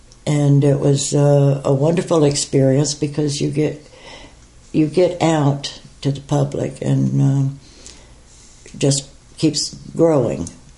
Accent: Boca Grande, Florida, United States; But I grew up on Boca Grande Island, south of Sarasota. And it was like a secluded, because there was no bridge when I was growing up.

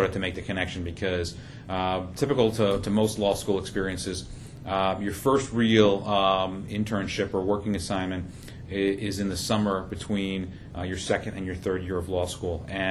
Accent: New York, United States; born there; Well, I was born out in Long Island, Suffolk County

